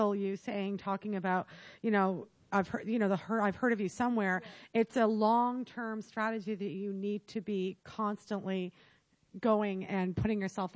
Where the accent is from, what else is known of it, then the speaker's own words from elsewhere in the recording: Canada; And I'm Canadian, which I think is even funnier.